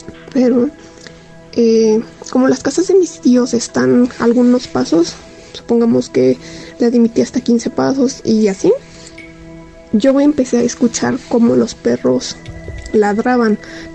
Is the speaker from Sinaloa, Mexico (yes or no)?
no; Mexico City, Mexico; soy de la Ciudad de México, pero tengo mucha familia en el estado de Hidalgo. Esto me pasó cuando yo tenía 23 años, actualmente tengo 27.